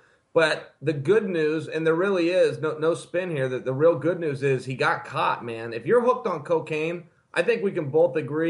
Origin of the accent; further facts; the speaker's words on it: Portland, Oregon, United States; I'm from Portland, Oregon. Not only have I never put my eyes on coke, I've never been offered it